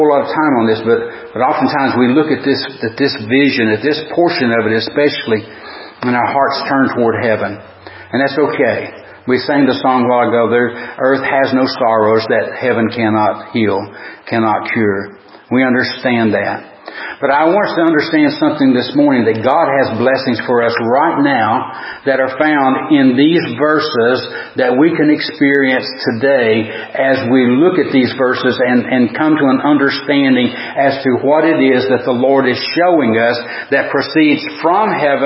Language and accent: English; Smoky Mountains, United States; Growing up in the Smoky Mountains, that was one thing that I love to be able to do is to go.